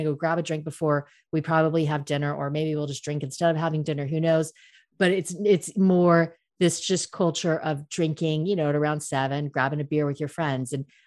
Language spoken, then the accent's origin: English; United States; I'm like, you know what, dude, I'm American.